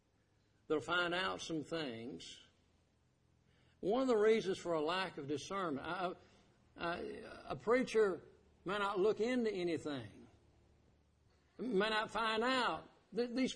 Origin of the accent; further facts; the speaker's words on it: the South, United States; Well, here, I'm from the South. My home was not far away. I was in a relatively good, I use that word relative, but relatively good Southern Baptist church.